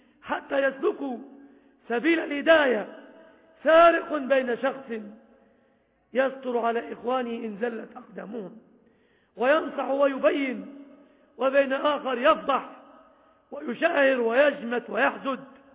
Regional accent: Egypt

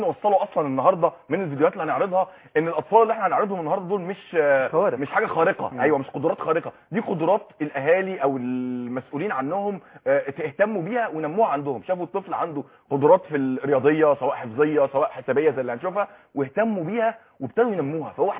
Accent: Egypt; احنا عندنا في مصر

